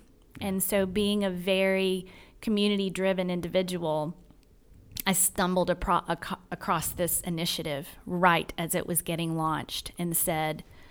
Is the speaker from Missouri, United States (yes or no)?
no; Tennessee, United States; My roots, I was born and raised in Tennessee, all the way from Middle Tennessee over to Northeast and then Southeast where we are today.